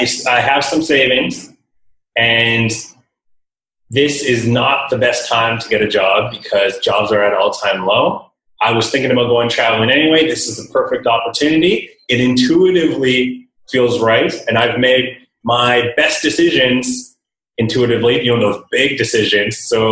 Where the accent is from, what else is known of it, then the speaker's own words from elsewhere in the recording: Golden, British Columbia, Canada; I grew up in the Rocky Mountains of Canada, just beside a small town called Golden of 4,000 people.